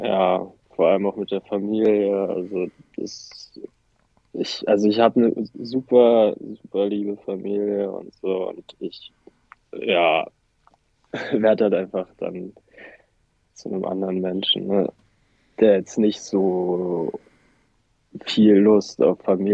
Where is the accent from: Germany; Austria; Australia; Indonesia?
Germany; Brandenburg; born there; now in Berlin, Germany; Also geboren bin ich in Brandenburg.